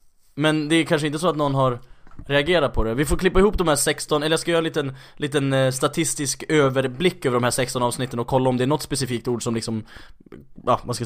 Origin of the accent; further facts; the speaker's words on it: Skellefteå, Västerbotten County, Sweden; Det fanns en man i Skellefteå där jag kommer ifrån